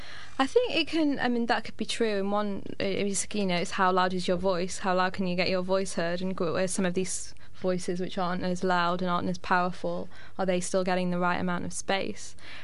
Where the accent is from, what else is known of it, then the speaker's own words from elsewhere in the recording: Manchester, North West England, United Kingdom; in my hometown of Manchester